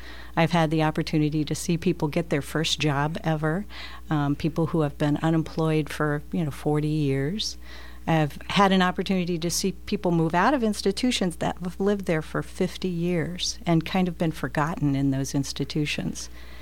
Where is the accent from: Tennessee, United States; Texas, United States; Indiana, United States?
Indiana, United States; Bedford; Well, I'm a local person. Actually, I'm from Bedford and just came here actually in 1985.